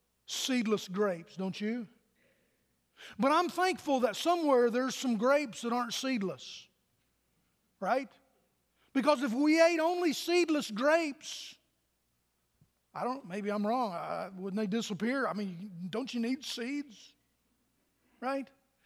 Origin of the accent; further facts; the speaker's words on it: St. Charles, Virginia, United States; I was telling him about where I was raised in Virginia, in St. Charles, Virginia.